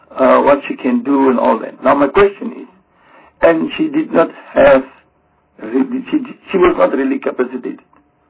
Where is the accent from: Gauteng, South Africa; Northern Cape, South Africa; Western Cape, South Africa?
Northern Cape, South Africa; Upington; I'm coming from Uppington. I've traveled the Northern Cape.